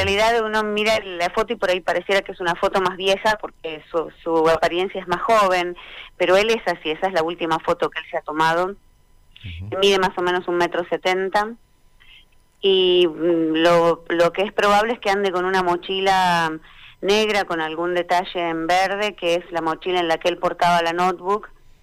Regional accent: Bariloche, Río Negro, Argentina; Nosotros somos de Bariloche, sí.

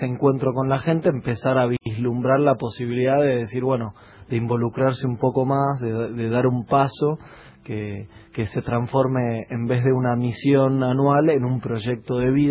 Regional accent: Buenos Aires, Argentina; nosotros somos de Buenos Aires, todos los que estamos acá.

